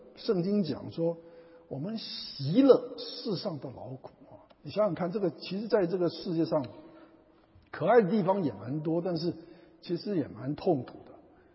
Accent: China; 因为我们中国人这个特别是共产党就特别讲人死如灯灭

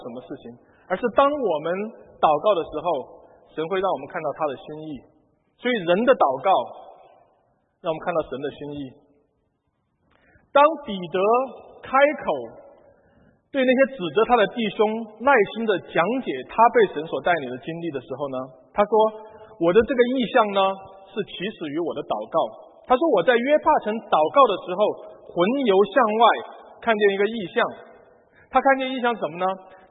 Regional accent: Sichuan, China; 我上次回国的时候，我是四川人哈，好像四川很多人也在吃各种昆虫，也开始在吃了。

